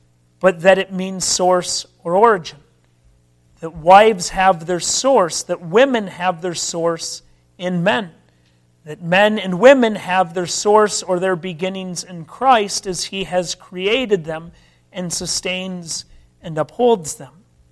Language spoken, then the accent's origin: English; Minnesota, United States; I grew up in Minnesota, and those of you who know your geography know that the mighty Mississippi begins in Minnesota.